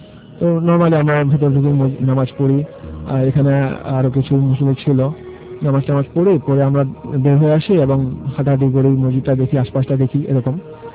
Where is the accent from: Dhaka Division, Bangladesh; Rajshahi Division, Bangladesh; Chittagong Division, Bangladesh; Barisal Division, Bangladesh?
Dhaka Division, Bangladesh; Uttara; আমি উত্তরা থেকে এসেছি, চট্টগ্রাম ইউনিভার্সিটিতে আমি বিবে করছি।